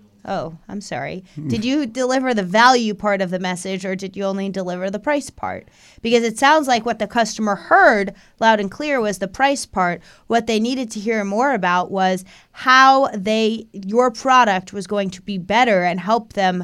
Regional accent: Sicklerville, New Jersey, United States; I am from Sicklerville.

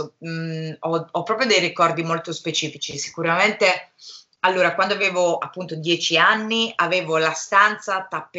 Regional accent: Bari, Apulia, Italy; nella casa dove sono cresciuta, io sono originaria di Bari

